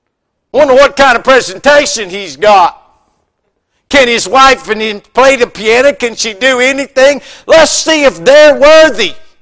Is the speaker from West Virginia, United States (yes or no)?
yes; West Virginia, United States; because I am a redneck from West Virginia.